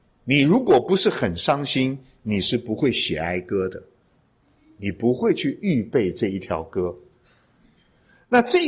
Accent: China; 有一点像我们中国人的挽歌

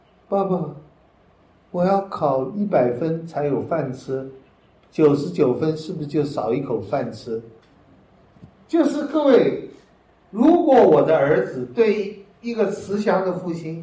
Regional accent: China; 我们中国人的传统，一个好人 都应该是忧国忧民的，不快乐的，要先天下之忧而忧，后天下之乐而乐。

